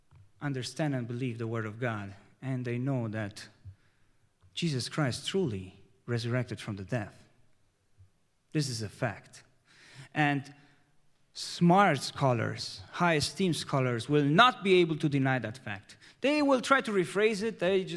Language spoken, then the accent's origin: English; Austria; we Pentecostals, I grew up in Austria, are kind of like a small portion.